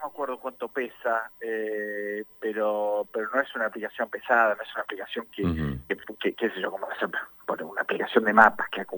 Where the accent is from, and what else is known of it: Argentina